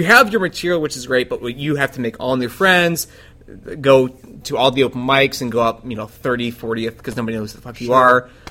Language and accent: English; St. Louis, Missouri, United States; I was born in St. Louis. I was born here 1981, and I believe it was Kirkwood Hospital. That's where I was born. And I lived here until I believe I was 26, I think.